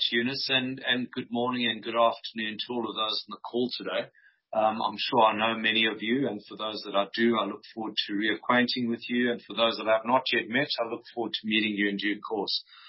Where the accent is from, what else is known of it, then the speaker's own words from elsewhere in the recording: South Africa; I am South African. I have lived in a number of countries around the world, so I consider myself a bit of a global citizen in that respect.